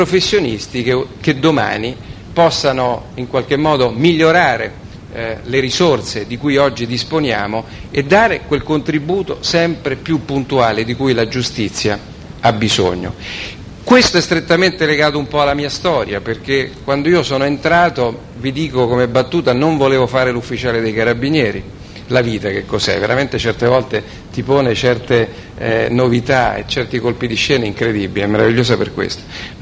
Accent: Rome, Lazio, Italy; now in Parma, Italy; io sono romano, non so perché, infatti sono andato via da Roma per questo

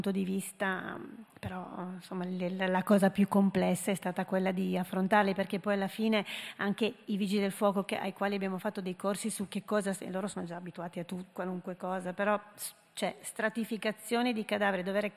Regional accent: Canada; io sono cresciuta in Canada, io non volevo mai tornare in Canada

